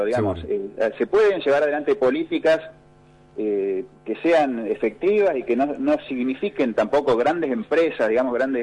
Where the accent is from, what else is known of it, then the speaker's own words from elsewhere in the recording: Río Negro, Argentina; sabemos todos que somos de Río Negro